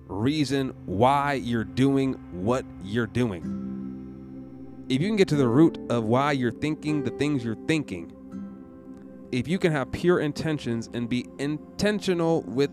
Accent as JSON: {"language": "English", "region": "Washington", "country": "United States", "said": "I ran away from here. I didn't ever want to say I was from Washington."}